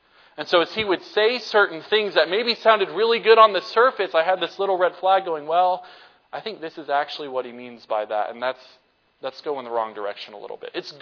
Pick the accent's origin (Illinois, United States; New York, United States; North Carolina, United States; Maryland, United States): North Carolina, United States; there are waterfalls all around where I grew up in North Carolina.